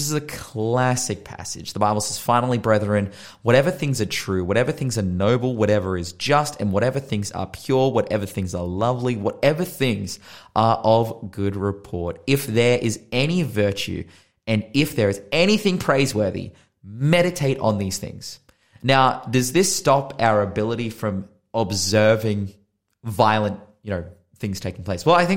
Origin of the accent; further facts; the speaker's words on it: Australia; as an Australian